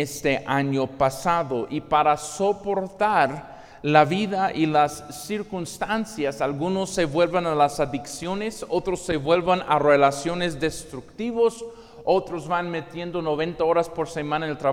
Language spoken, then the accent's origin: Spanish; United States; En mi país, Estados Unidos, han sido contados 16.2 millones de adultos